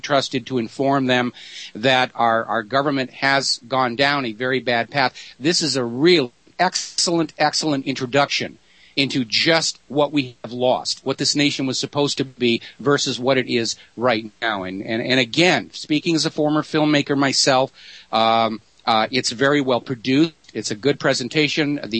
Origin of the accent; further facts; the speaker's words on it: New England, United States; also born or lived in Boston; But I was born in Boston. I grew up in New England.